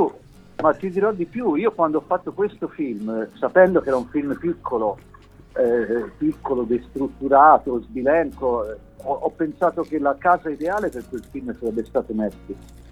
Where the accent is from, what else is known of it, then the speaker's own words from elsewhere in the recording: Tuscany, Italy; In più io sono toscano, da ragazzo ho passato tante nottate molto belle in quel posto lì